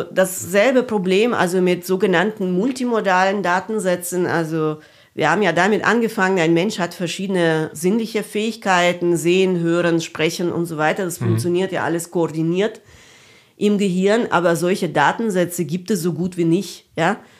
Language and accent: German; Ukraine; Also ich komme aus der Ukraine ursprünglich.